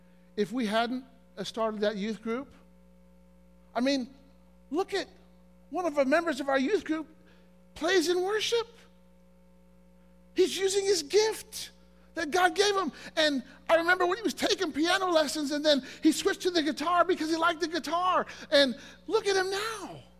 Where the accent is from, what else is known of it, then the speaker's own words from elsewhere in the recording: Illinois, United States; You know, years ago, when I was growing up in Illinois, friends of mine and I, we would go to this ceramic place